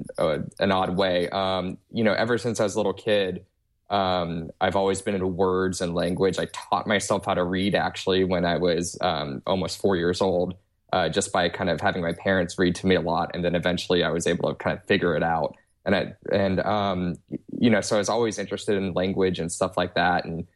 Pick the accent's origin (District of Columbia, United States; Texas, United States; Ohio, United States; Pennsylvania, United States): Texas, United States; Houston; No, actually, I grew up in Houston.